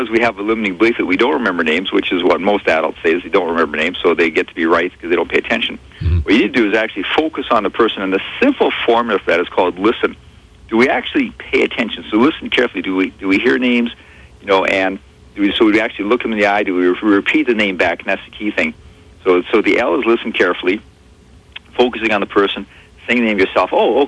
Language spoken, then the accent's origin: English; Winnipeg, Manitoba, Canada; born there; Go, really? Oh, yeah, Winnipeg.